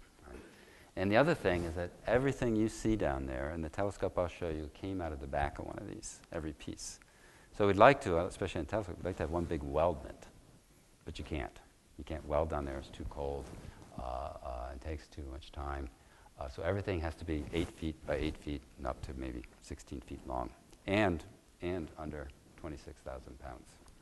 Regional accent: New York, United States; I'm from New York, so I'd like that.

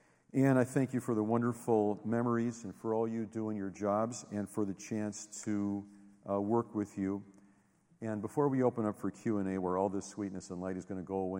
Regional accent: Los Angeles, California, United States; growing up in Los Angeles, I was positive that I was going to be a studio musician and work at Capitol Records 9 to 5

